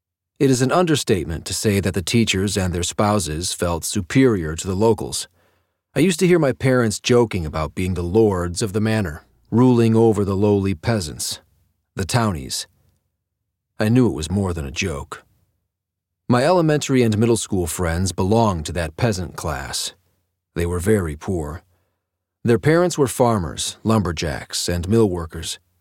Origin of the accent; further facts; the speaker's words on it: Hanover, New Hampshire, United States; born there; When I was born in Hanover, New Hampshire, he was recuperating from a broken hip in a Texas hospital.